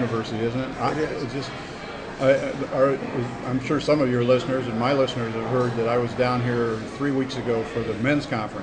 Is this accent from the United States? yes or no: yes; Canton, Ohio, United States; born there; I was born in Canton, Ohio. The night I was born, at August the 13th, 43, they had a big tornado.